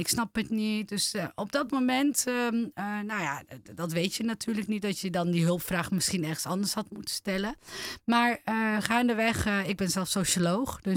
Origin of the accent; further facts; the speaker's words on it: Turkey; Ik ben Turks. Yeah. En mijn ouders zijn gastarbeiders.